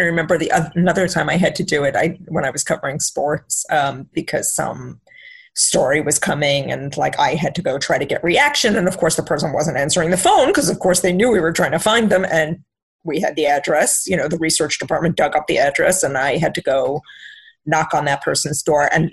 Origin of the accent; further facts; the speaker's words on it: Florida, United States; I grew up in South Florida when the Miami Dolphins were the only thing there that mattered.